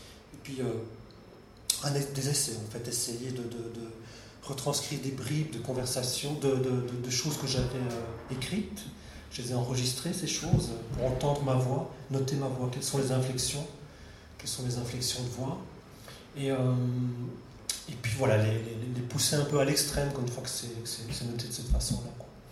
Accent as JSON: {"language": "French", "country": "Belgium", "said": "Je viens de Belgique, j'ai tendance à rallonger sévèrement les voyelles."}